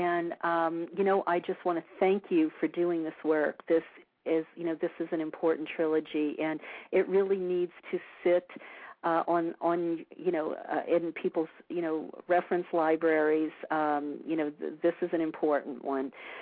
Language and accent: English; New Orleans, Louisiana, United States; I've been thinking a lot about what's going on in the Gulf, just south of my hometown, New Orleans, you know, with this catastrophic oil spill. You know, maybe I'm more tuned in than maybe the average American because it's where I come from. You know, those are my roots.